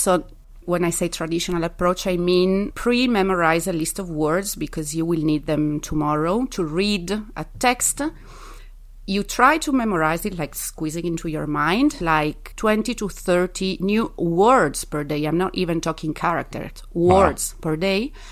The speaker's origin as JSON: {"language": "English", "region": "Piedmont", "country": "Italy", "second_language": "English", "said": "I'm from Piemonte, which is a region of the northwestern part of Italy, so close to France. So many people studied French. And in the high school, I studied English, French, and German."}